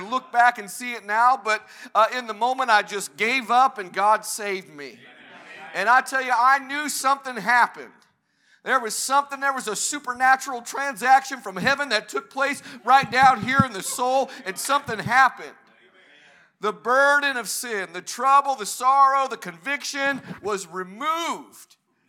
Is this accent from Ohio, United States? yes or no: yes; Ohio, United States; He saved me at 10 years old up in Ohio, where I'm from, at an old-fashioned altar bench like this. I'm from Ohio, but my roots are in Macon County.